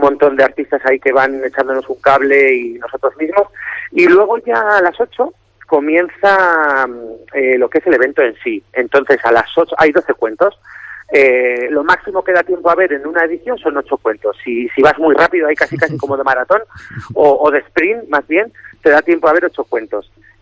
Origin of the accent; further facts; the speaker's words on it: Cantabria, Spain; y bueno, pues oye, al final somos de Cantabria, ¿no?